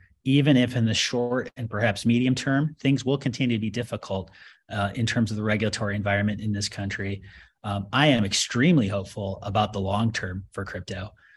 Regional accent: United States; Now, as an American, I want to see that future happen here in this country

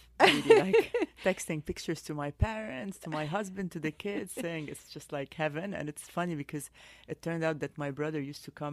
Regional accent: Paris, Île-de-France, France; He's Lebanese as well. Yeah, so I grew up in Paris, met my husband in Italy. He was living in New York. I was living in Paris, so we were commuting all the time. Then ended up in London for a couple of years. Then went to Beirut for 5 years.

